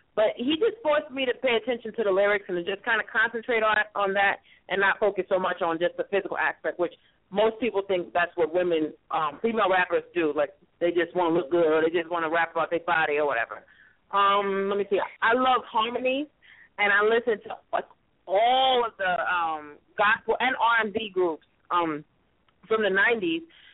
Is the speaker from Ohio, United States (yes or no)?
no; Brooklyn, New York, United States; now in Charlotte, United States; I'm from Brooklyn, New York. Shout out to Fort Greene. And I am right now currently in Charlotte, North Carolina.